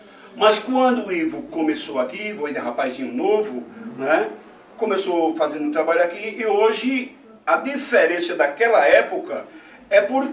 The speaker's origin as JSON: {"language": "Portuguese", "town": "Arcoverde", "region": "Pernambuco", "country": "Brazil", "tie": "born there", "said": "eu nasci aqui na cidade de Arco Verde em 1955, aqui na Avenida Pinto de Campos, no bairro de São Miguel, onde hoje eu ainda resido nesse mesmo bairro, vizinho à Avenida Pinto de Campos."}